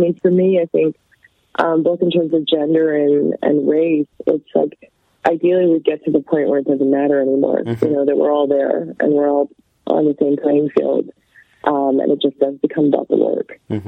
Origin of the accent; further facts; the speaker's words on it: Canada; I grew up in Canada.